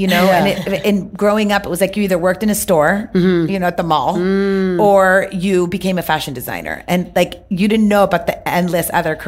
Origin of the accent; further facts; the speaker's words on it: Memphis, Tennessee, United States; also born or lived in Florida; I remember growing up in Memphis. I think I told your mom this. I remember growing up in Memphis.